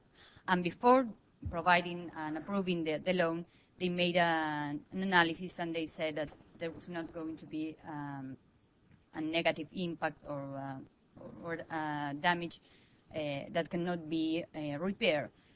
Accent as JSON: {"language": "English", "country": "Argentina", "said": "I'm also from Argentina."}